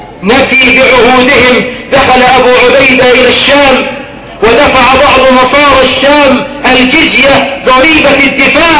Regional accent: Egypt; بلدنا مصر

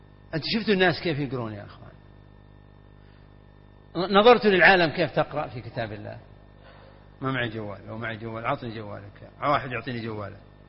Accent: Najd, Saudi Arabia; وهي للأسف موجودة عندنا في نجد لكن ما أدري عنها في بعض المدن

